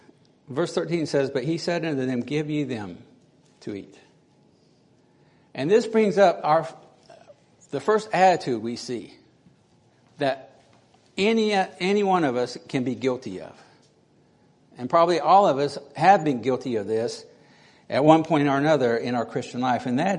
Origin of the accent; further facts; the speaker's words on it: United States; And we began talking about why I, as an American, was there in Argentina.